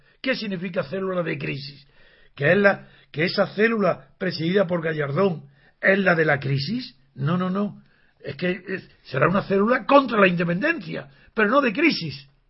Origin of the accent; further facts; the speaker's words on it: Spain; yo soy español, hablo español, entiendo el español